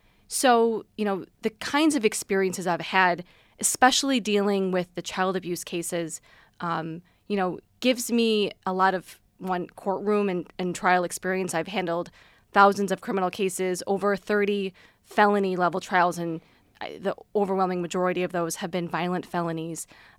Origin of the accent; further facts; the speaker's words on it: Greece, New York, United States; also born or lived in South Korea; So I grew up here. I grew up in the town of Greece in a big Italian-American family.